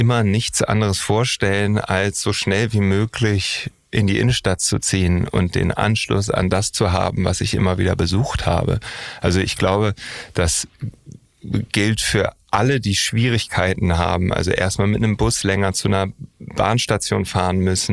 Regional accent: Bergedorf, Hamburg, Germany; Also ich bin ja aus Bergedorf, also genau genommen aus Boberg. Da weiß ich gar nicht, ob man richtig sagen kann, Hamburg.

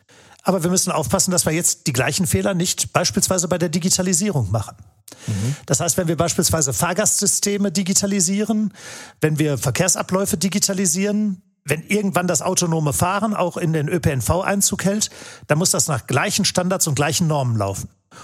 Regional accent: Gelsenkirchen, North Rhine-Westphalia, Germany; ich komme selbst aus dem Ruhrgebiet, aus Gelsenkirchen.

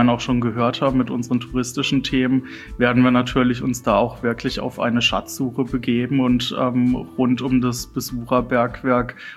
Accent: Freiburg, Baden-Württemberg, Germany; born there; ich bin 36 Jahre alt, komme gebürtig aus Freiburg und darf hier in Oberwolfach seit 2015 Bürgermeister sein

